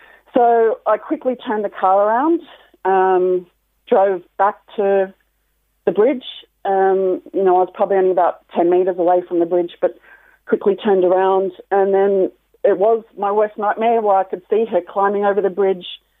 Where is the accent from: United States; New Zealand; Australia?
Australia; now in Ireland; I'm actually from Australia.